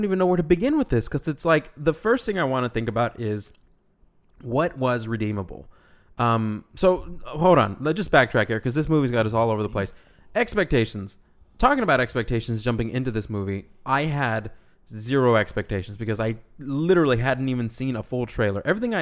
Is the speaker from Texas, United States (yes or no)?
yes; Texas, United States; Hey, you know what? I'm from Texas. So anyway...